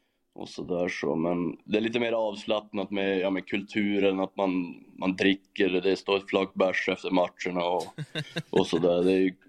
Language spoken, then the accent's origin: Swedish; Norrland, Sweden; Men jag är ju norrlänning, så Luleå ligger med mig nära hjärtat.